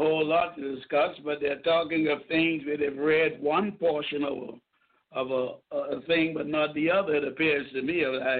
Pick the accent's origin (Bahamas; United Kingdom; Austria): Bahamas; Nassau, New Providence; now in Columbia, United States; I'm originally from Nassau, Bahamas, under the leadership of Dr. Miles Monroe. I am currently living in Columbia, South Carolina